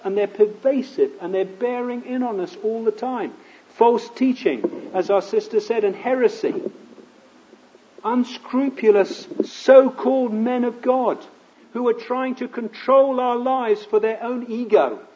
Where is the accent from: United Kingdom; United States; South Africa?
United Kingdom; England; I'm an Englishman. If I followed the futile way of life that my English forefathers passed on to me